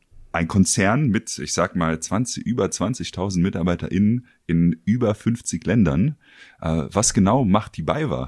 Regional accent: Berlin, Germany; für mich selbst als Berliner

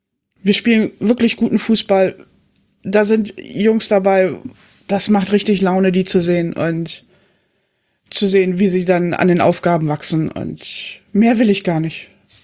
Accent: Düsseldorf, North Rhine-Westphalia, Germany; Ich wäre als Düsseldorfer durchaus zufrieden und glücklich mit ihm.

